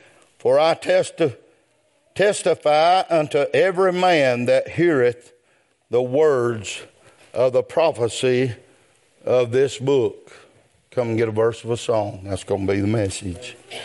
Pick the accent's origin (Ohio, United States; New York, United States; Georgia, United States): Georgia, United States; Rome; born there; I was born in Floyd County, Georgia. Floyd Hospital. 1954, on the 28th day of November.